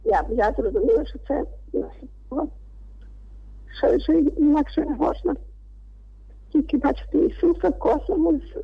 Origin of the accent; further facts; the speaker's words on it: Mukachevo, Zakarpattia Oblast, Ukraine; я із Мукачева.